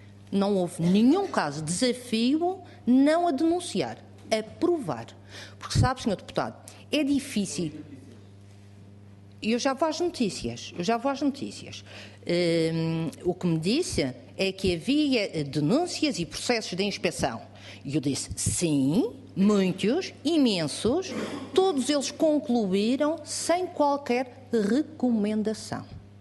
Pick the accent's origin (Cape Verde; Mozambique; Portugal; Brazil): Portugal; eu sou portuguesa